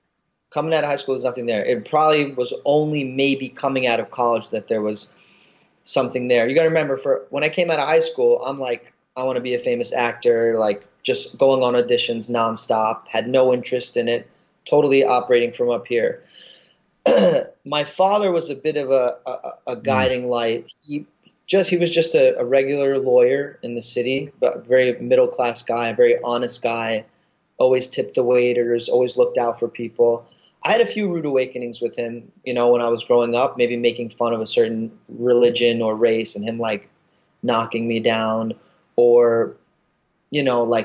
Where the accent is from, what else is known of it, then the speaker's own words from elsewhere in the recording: Brooklyn, New York, United States; And especially I'm from Brooklyn, I really want to do something.